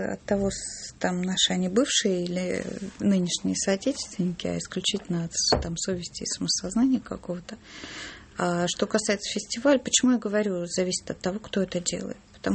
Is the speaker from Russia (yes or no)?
yes; Saratov, Saratov Oblast, Russia; born there; Нет, я родилась в Саратове.